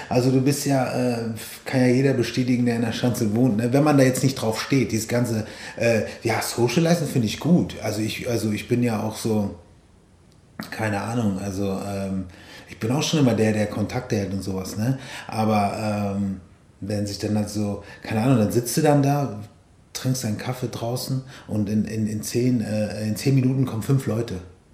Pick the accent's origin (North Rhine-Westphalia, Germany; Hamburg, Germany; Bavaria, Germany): Hamburg, Germany; also born or lived in Hesse; ich bin Hamburg in und bei Hamburg aufgewachsen, aber ursprünglich da halt, aus Hessen.